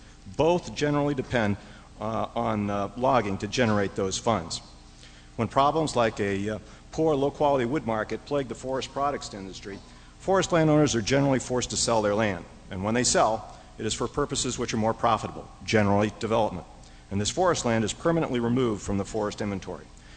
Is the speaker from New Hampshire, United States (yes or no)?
yes; Holderness, New Hampshire, United States; I'm from Holderness, New Hampshire